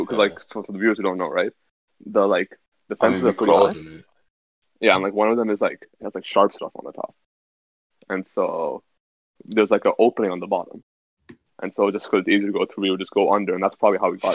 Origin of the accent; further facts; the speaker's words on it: India; Why? Because we're Indian.